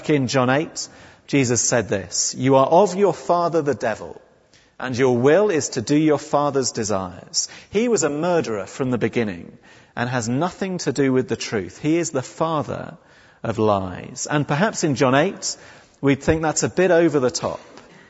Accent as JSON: {"language": "English", "region": "England", "country": "United Kingdom", "said": "I'm proud of being English, and I'm proud of being able to trace my family back to however many generations."}